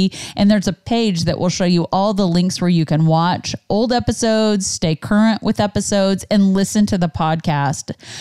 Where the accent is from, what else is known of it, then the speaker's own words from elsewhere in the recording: Kansas, United States; Well, the Farmer's Almanac, which we're from Kansas.